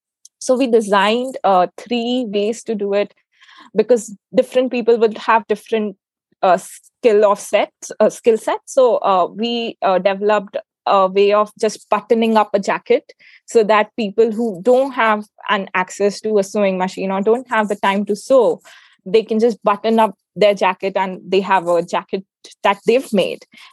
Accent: Jaipur, Rajasthan, India; this ancient craft that's native to Jaipur, my hometown, Bahi Khata.

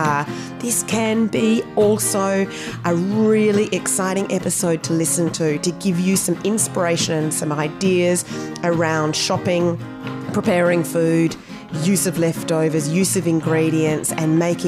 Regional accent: Australia; But because I'm Aussie, the whole Aussie rules thing to me is football.

